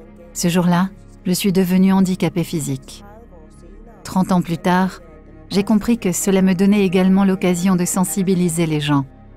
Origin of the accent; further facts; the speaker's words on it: Ethiopia; En grandissant en Éthiopie, j'étais familière à la magie noire et la superstition.